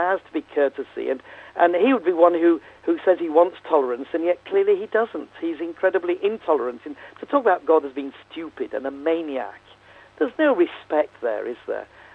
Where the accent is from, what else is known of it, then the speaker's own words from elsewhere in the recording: England, United Kingdom; I'm an Englishman.